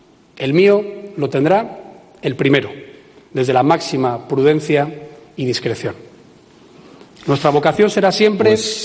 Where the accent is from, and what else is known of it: Spain